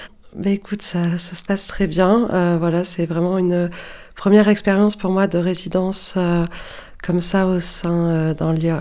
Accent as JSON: {"language": "French", "town": "Toulouse", "region": "Occitanie", "country": "France", "said": "moi, j'ai à l'origine, je suis toulousaine"}